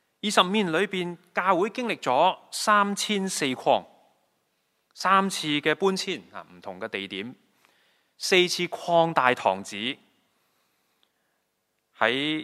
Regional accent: Hong Kong; 屋对我们香港人来讲很alarming的

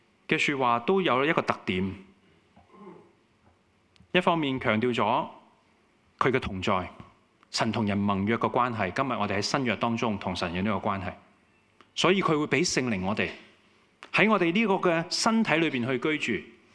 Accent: Hong Kong; 我们香港人很喜欢吃，我们很多时候就追逐美食

